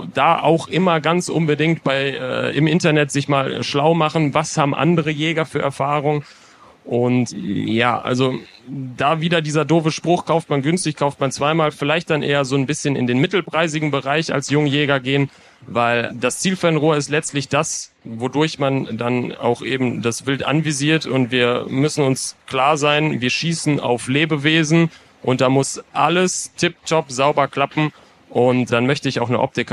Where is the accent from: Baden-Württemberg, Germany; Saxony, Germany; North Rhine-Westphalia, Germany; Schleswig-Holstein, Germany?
North Rhine-Westphalia, Germany; Solingen; ich komme aus Solingen